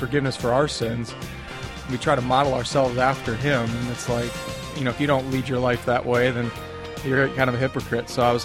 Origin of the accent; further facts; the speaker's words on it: Wisconsin, United States; And I grew up in Wisconsin, and the courses weren't in real good shape in the spring.